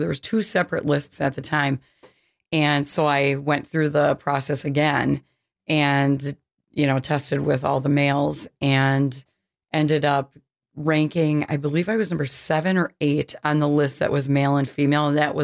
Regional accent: Union Grove, Wisconsin, United States; Union Grove, Wisconsin. Oh, born and bred.

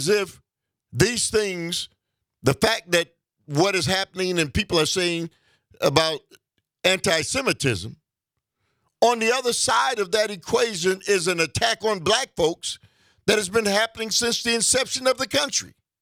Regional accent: United States; I know, but Dave, I'm an American. Everybody in this nation is an American.

